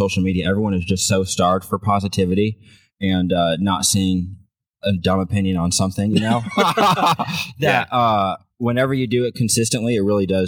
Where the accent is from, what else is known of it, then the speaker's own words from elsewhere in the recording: New England, United States; Yeah, and I'm originally from New England